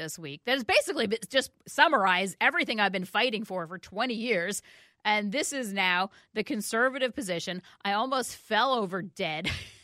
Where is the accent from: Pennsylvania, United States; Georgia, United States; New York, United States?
New York, United States; New York City; I came out from New York City. I was basically raised in a TV.